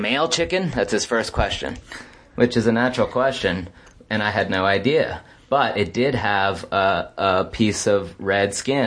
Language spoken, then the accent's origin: English; Vermont, United States; I grew up in Vermont, so